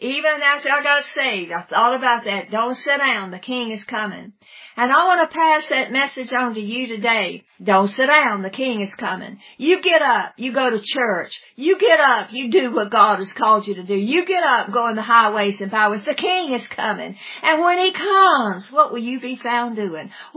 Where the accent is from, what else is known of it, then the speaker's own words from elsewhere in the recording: Martinsville, Virginia, United States; I was raised in North Martinsville Pentecostal Holiness Church in Martinsville, Virginia. And as a little girl, I went to a revival meeting one night.